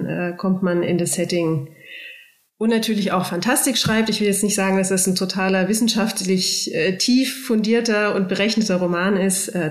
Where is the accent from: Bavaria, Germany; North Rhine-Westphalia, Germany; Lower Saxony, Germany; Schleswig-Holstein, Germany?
Bavaria, Germany; Munich; Und ich komme aus München.